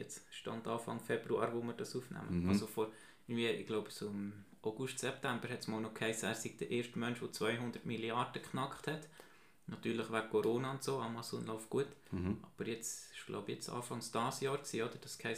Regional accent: Switzerland; also bei uns in der Schweiz hat man sie nicht gekannt

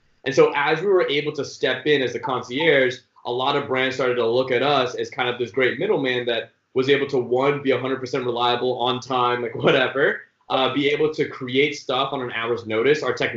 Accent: California, United States; I mean, when you're born and raised in the Bay, like, I mean, you learn how to speak and then you learn how to code, right?

